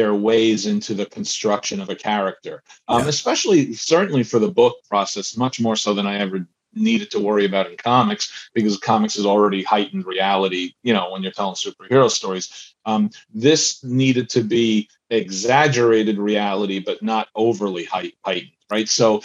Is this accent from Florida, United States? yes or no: no; New Jersey, United States; I'm from Jersey. We're gonna know it.